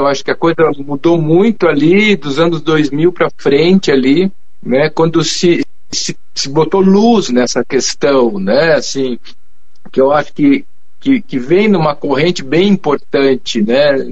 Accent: Santa Catarina, Brazil; moved away; eu sou de Santa Catarina e vivi lá até 96, minha infância toda foi lá

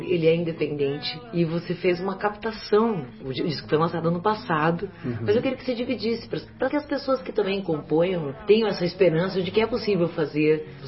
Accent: South Region, Brazil; Não, e é louco porque parece que porque a gente é sulista, temperado, né?

